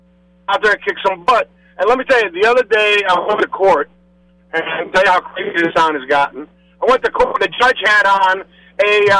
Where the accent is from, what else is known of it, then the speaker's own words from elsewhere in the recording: Miami, Florida, United States; when I'm from Miami